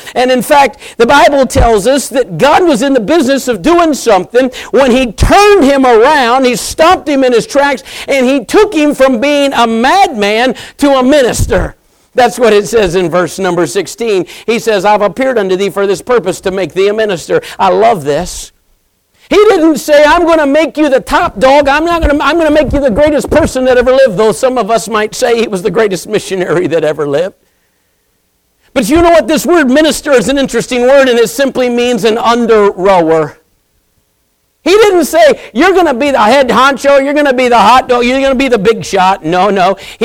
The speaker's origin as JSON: {"language": "English", "town": "Winston-Salem", "region": "North Carolina", "country": "United States", "tie": "born there", "said": "I was born in the Baptist hospital in Winston-Salem, North Carolina"}